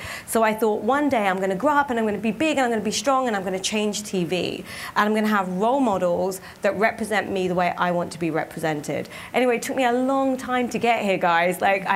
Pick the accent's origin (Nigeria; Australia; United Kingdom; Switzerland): United Kingdom; England; now in United States; I was this woman from England. I didn't have an Ivy League background. I wasn't, you know, hadn't founded a company before. I moved here. I had this funny accent that half the people didn't understand.